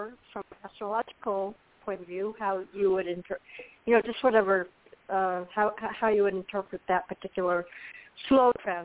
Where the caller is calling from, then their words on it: Allison, Florida, United States; Florida, March 15th.